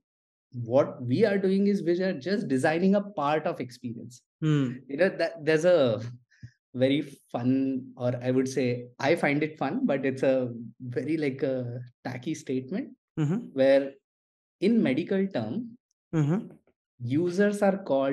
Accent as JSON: {"language": "English", "town": "Mumbai", "region": "Maharashtra", "country": "India", "tie": "born or raised there", "lives_now": "Thane, India", "said": "born and brought up in Mumbai. So I come from Mumbai, like, you know, I stay in Thane, like, that's not technically Mumbai"}